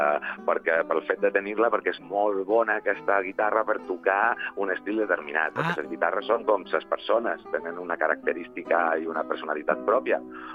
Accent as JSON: {"language": "Catalan", "town": "Ibiza", "region": "Balearic Islands", "country": "Spain", "said": "sabeu que soc d'Eivissa"}